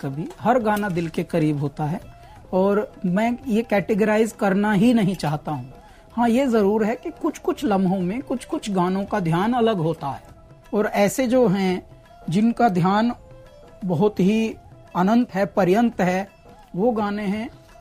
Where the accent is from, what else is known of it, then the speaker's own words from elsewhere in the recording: Delhi, India; now in Mumbai, India; मैं 3-4 साल का था तब से मेरे माता पिता शिफ्ट हुए थे, और दिल्ली में हम मयूर विहार नामक एक स्थान है, वहाँ DDA के फ्लैट्स हैं, हम वहाँ पले बड़े हैं, और वहीं हमारा अभी भी पैतृक घर जो है फ्लैट, वो अभी भी है।